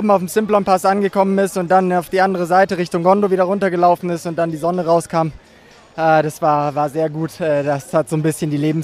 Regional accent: Freiburg, Baden-Württemberg, Germany; Ich komme aus Freiburg

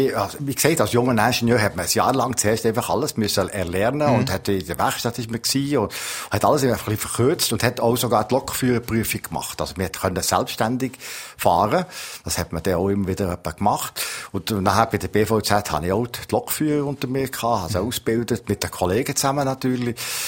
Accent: Valais, Switzerland; Ich habe eigentlich ein Ziel gehabt, so als Walliser in Anführungszeichen, dass wir den definitiven Anschluss Oberwald-Gletsch machen können

